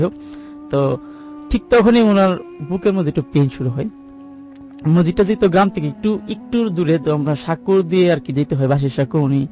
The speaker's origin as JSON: {"language": "Bangla", "town": "Baniachong", "region": "Sylhet Division", "country": "Bangladesh", "tie": "born or raised there", "said": "আমার ঘটনাটা যেখানে ঘটছে আমাদের আমার গ্রামের বাড়িতে, সেটা হবিগঞ্জ জেলার মানিয়াচং থানার 15 নম্বর ইউনিয়নের ফেরিংগিটিলা গ্রাম, খুব ছোট্ট একটা গ্রাম।"}